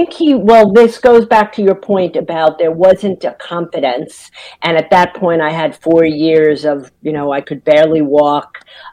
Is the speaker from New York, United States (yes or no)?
yes; New York, United States; no, never offended. I'm a New Yorker. I love a direct person.